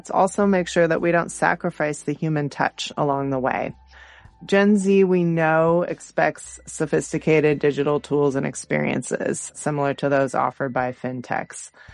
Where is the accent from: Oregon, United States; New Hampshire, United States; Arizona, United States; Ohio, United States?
Oregon, United States; Portland; And maybe that resonates more in my hometown of Portland, Oregon